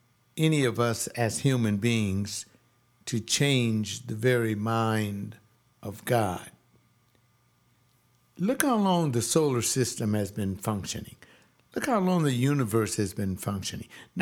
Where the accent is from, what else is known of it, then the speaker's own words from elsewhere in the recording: Los Angeles, California, United States; I'm in Los Angeles. I was born in the County General Hospital.